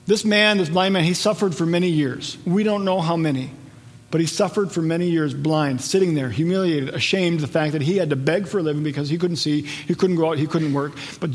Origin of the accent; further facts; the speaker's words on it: Wadena, Minnesota, United States; my hometown. I grew up in Wadena, about an hour or so north.